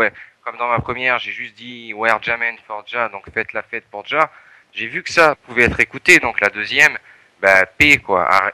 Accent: Romans-sur-Isère, Auvergne-Rhône-Alpes, France; now in Chagny, France; Moi, je suis du 26, je suis né à Romans, à côté de Valence.

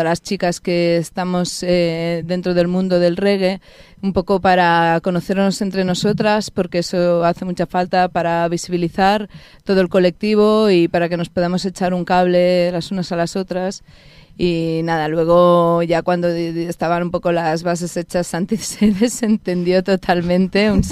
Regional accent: Barcelona, Catalonia, Spain; vengo desde Barcelona.

